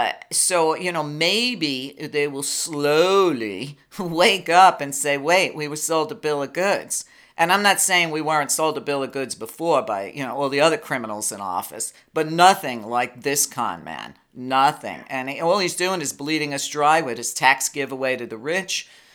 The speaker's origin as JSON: {"language": "English", "region": "New York", "country": "United States", "tie": "born or raised there", "said": "But don't forget, I grew up in New York at the same time Trump was there."}